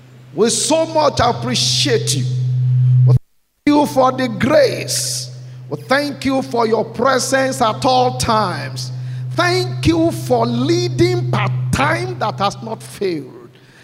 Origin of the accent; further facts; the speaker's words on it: Ibadan, Oyo, Nigeria; Incidentally, we are from the same place. He's from Ibadan. I'm from Ibadan. Another one, he went to Lagelu Grammar School. Many years ahead, I went to Lagelu Grammar School.